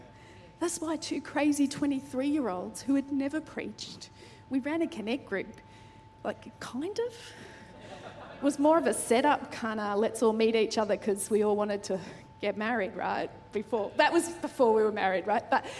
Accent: Victoria, Australia; I grew up in Victoria on a goat farm.

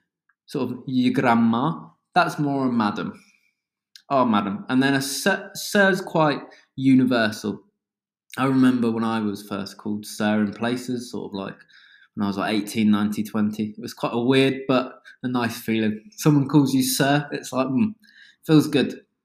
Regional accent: United Kingdom; accent: British; And I hope you could understand my strange British accent.

